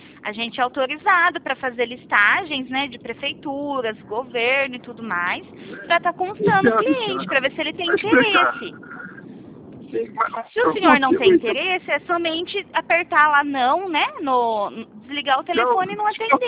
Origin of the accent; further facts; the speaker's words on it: São Paulo, Brazil; eu sou de São Paulo, tá?